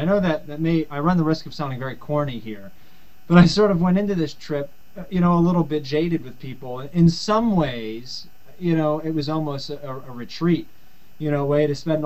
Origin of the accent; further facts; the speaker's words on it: Pittsburgh, Pennsylvania, United States; I'm originally from Pittsburgh.